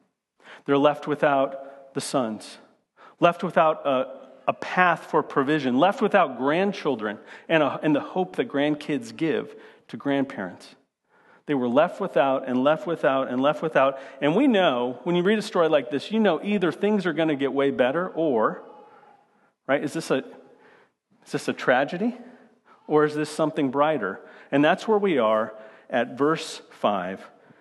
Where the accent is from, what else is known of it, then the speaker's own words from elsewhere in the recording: Phoenix, Arizona, United States; I grew up in Phoenix, Arizona. Right near the border, and we had a steady stream of people who were just like this in Arizona.